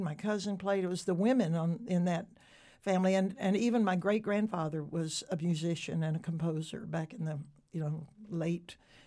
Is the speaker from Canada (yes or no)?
no; Louisiana, United States; also born or lived in Orange; I was born in Orange, Texas because that's where the hospital was, basically. But my hometown and my whole background and my family are all Louisiana, you know, deep Louisiana roots, Cajun culture and everything.